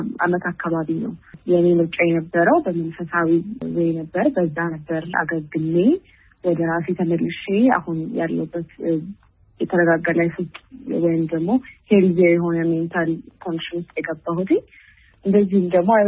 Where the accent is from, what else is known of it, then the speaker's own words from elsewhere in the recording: Addis Ababa, Ethiopia; ያደኩት እዚሁ አዲስ አበባ ነው።